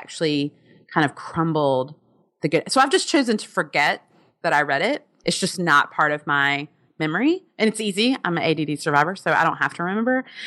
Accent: Alabama, United States

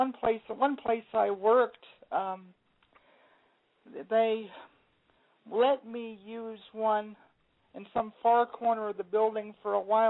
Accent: Georgia, United States; And by the way, I'm from Georgia myself. It's nice to hear that accent again.

